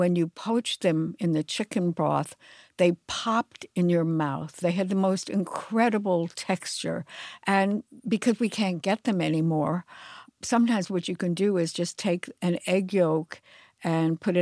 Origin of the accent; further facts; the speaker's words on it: Brooklyn, New York, United States; When I was a little girl, I grew up in Brooklyn in a all-Jewish neighborhood